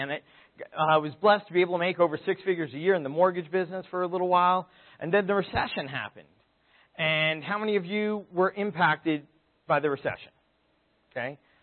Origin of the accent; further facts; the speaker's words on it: Brooklyn, New York, United States; So, I grew up in Brooklyn. Anyone else a transplant to the West? All right, a few of you. Fantastic. I grew up in Brooklyn and ended up working on Wall Street for a few years